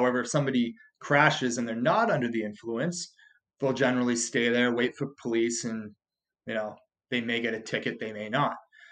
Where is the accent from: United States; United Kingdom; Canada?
Canada; I'm Canadian, obviously